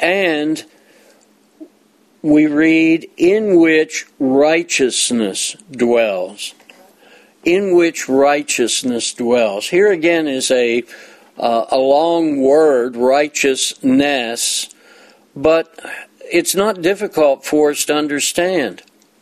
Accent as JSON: {"language": "English", "country": "United States", "tie": "born there", "said": "I'm an American. I was born here, and I'm so thankful."}